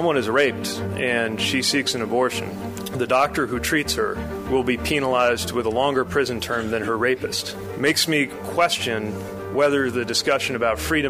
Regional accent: Indiana, United States; Now, I come from Indiana as a Democrat.

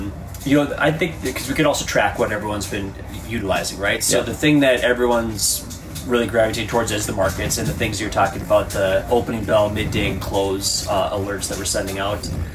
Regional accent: North Dakota, United States; So I grew up on a family farm just south of Castle, North Dakota, kind of by Chaffee.

